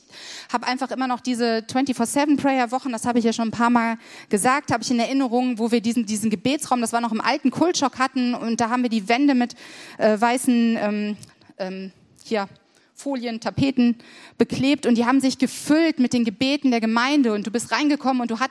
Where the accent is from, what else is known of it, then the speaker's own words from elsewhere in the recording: Germany; Ich weiß, wir sind Deutsche, wir tun uns damit schwer